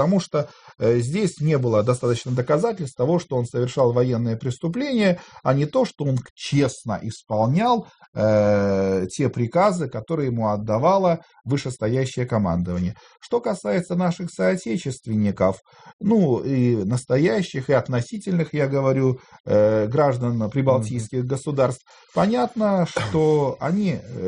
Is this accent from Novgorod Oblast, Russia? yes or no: yes; Veliky Novgorod, Novgorod Oblast, Russia; приведу пример Новгорода не потому, что это мой родной город